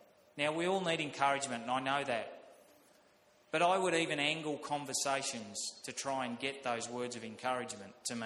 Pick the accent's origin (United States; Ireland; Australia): Australia; Sunshine, Victoria; also born or lived in Moonee Ponds / Balnarring; But it's just interesting growing up in Sunshine. We were there for 7 years, and then we moved to Moonee Ponds, where Dad was a pastor for I think 4 or 5 years there, and it was a great church.